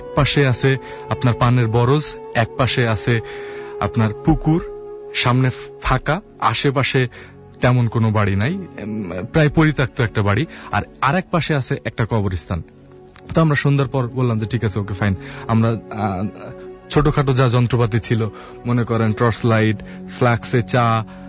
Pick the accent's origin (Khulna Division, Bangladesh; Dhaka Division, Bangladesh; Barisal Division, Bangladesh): Khulna Division, Bangladesh; Gangni; আমি, টলিন, নাজমুল তিনজন আমাদের গ্রামের বাড়ি গাংনী মেহেরপুর জেলায় অবস্থিত